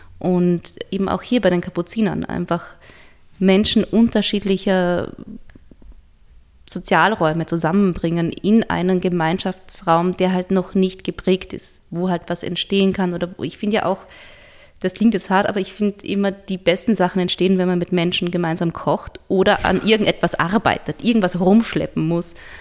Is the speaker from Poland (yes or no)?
no; Hohenems, Vorarlberg, Austria; da ich ja im Sommer dann immer in meiner Heimatstadt bin, in Hohenems